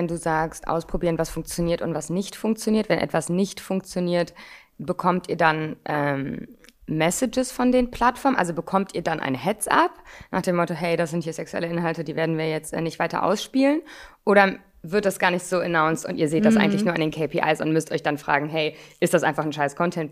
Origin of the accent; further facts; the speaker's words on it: Hamburg, Germany; Ich komme aus Hamburg